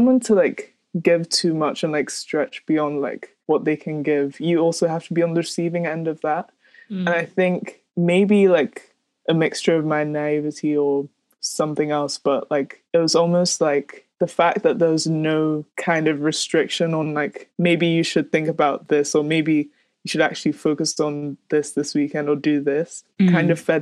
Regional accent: Nigeria; Because I feel like in growing up in Nigeria, I'd received a lot of flack

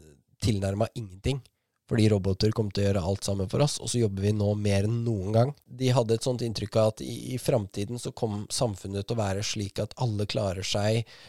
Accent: Askim, Østfold, Norway; Så jeg hadde jo på en måte lyst til å gjøre først Aschim og så Indre Østfold, at det beste Indre Østfoldet det kunne være.

